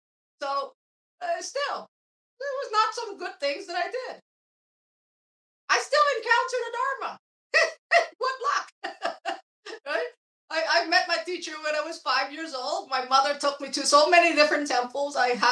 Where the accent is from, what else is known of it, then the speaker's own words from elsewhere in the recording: Vietnam; When I was growing up in Vietnam